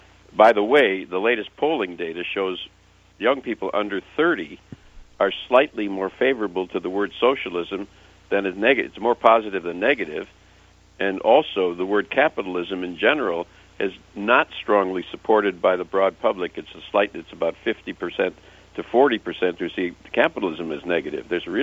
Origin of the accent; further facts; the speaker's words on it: Racine, Wisconsin, United States; I come from Racine, and I have some old friends back in Racine, very conservative, kids I went from kindergarten to high school